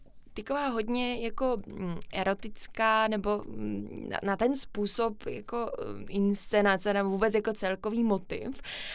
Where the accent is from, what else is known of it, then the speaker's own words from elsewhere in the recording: Košice, Košice Region, Slovakia; also born or lived in Brno / Ostrava; now in Prague, Czechia; já jsem z Košic, já jsem se stěhovala vlastně do Brna a z Brna jsem se po 4 letech stěhovala do Ostravy a z Ostravy teď vlastně do Prahy, takže já jsem takový stěhovavý pták.